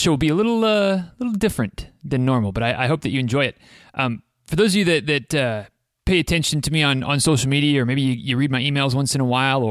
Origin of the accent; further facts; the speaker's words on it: Michigan, United States; a tourist town in northern Michigan, that actually this town, Greenville, California, felt a lot like my hometown, except for the mountains.